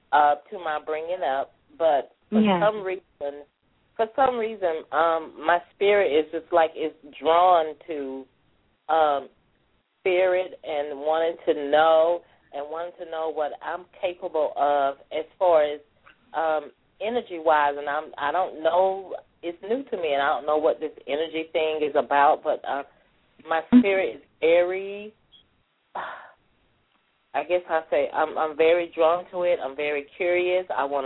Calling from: Decatur, Georgia, United States; I'm calling from Decatur, Georgia.

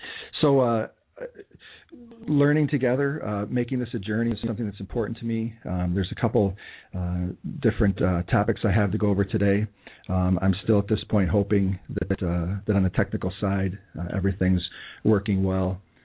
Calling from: New Berlin, Wisconsin, United States; I'm broadcasting today from New Berlin, but I'm a big believer in freedom and a government of the people.

